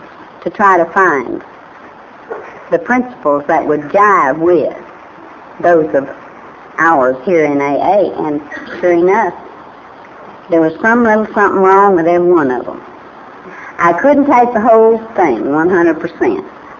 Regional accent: Oklahoma, United States

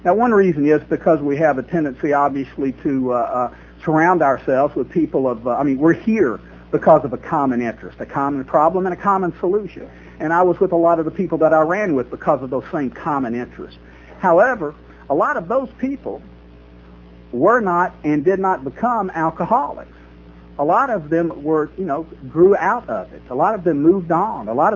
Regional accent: Tennessee, United States; I was a freshman in college at Middle Tennessee State University in Murfreesboro, Tennessee. I grew up in Middle Tennessee.

